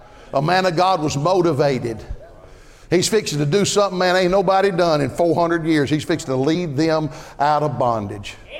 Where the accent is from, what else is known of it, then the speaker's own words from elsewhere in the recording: Georgia, United States; I was raised down in DeKalb County, Georgia. I remember when the churches of DeKalb County, Georgia made it a dry county.